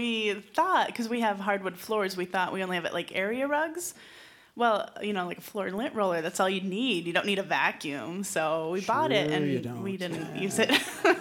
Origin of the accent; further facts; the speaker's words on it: St. Paul, Minnesota, United States; I'm from St. Paul.